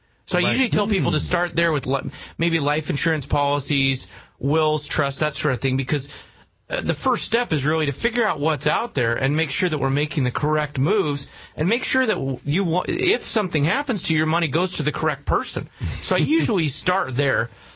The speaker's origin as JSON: {"language": "English", "town": "Richland", "region": "Washington", "country": "United States", "tie": "born or raised there", "said": "I came to town. I grew up in Richland."}